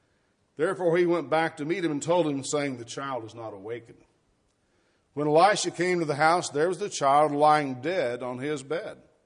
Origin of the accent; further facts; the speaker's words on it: Arkansas, United States; I remember growing up in Arkansas, my dad was a preacher, and a lot of the places he would go preach didn't have motels or hotels, so the members would take them in.